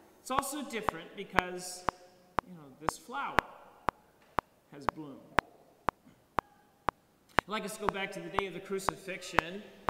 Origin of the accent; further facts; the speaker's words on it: Gulf Coast, United States; now in New Jersey, United States; Growing up on the Gulf Coast, I grew up thinking that there was just one season, the hot, humid season.